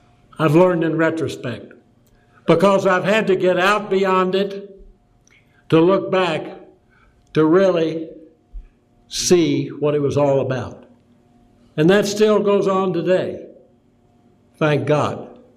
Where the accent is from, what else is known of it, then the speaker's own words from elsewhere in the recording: Kentucky, United States; born there; now in California, United States; I'm a Californian by residence and a Kentuckian by birth.